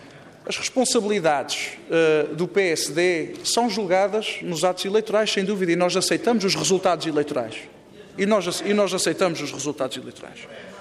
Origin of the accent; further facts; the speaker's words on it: Azores, Portugal; como açorianos e representantes dos açorianos